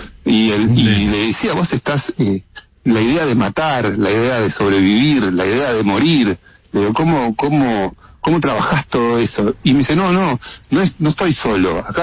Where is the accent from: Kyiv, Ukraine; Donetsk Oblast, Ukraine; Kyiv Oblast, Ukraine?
Donetsk Oblast, Ukraine; Donetsk; yo vengo de Donetsk, de la frontera en el límite con Zaporilla